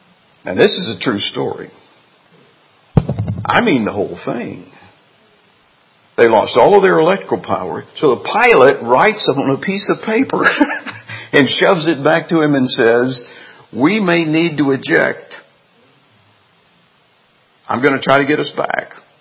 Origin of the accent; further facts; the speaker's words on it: Alabama, United States; I like NASCAR. Can you imagine that? I'm from Alabama.